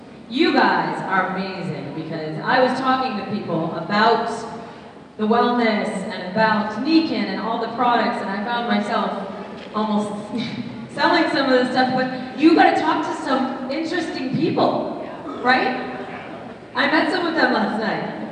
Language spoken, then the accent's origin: English; Michigan, United States; I said, well, I'm from Michigan, but I haven't talked to my family and friends in years because they don't allow me to talk to anybody.